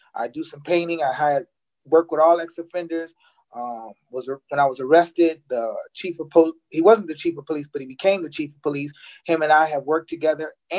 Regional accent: Illinois, United States; out of Illinois. Was born and raised in Illinois.

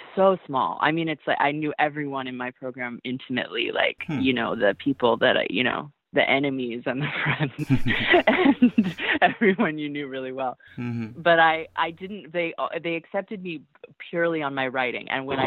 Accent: Santa Barbara, California, United States; I went to an independent school within the University of California, Santa Barbara, where I grew up in Santa Barbara, stayed home much longer than all of my friends.

